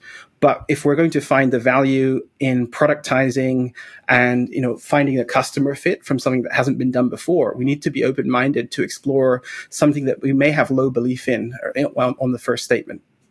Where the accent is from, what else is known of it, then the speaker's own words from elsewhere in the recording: Scotland, United Kingdom; I was raised in Scotland by my mother, who's raising us as a single parent.